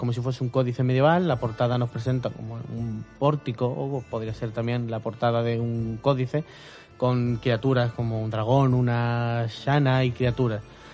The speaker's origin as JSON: {"language": "Spanish", "town": "Seville", "region": "Andalusia", "country": "Spain", "said": "para los que somos de Sevilla nos viene bien"}